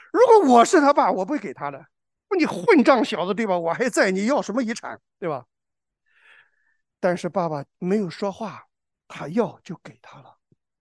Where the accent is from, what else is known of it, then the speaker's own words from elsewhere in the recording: China; 哎呀，我们中国人说不听老人言，吃亏在眼前。